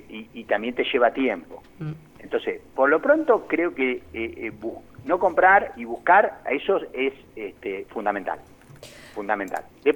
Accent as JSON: {"language": "Spanish", "country": "Argentina", "tie": "born there", "said": "estoy hablando de la Argentina donde yo nací"}